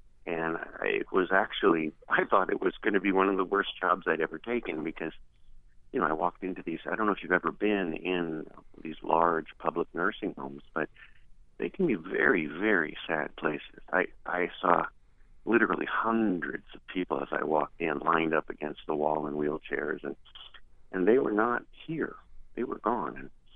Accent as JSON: {"language": "English", "town": "Cincinnati", "region": "Ohio", "country": "United States", "tie": "born or raised there", "said": "How could I not speak to you? You're Cincinnati. You're my hometown."}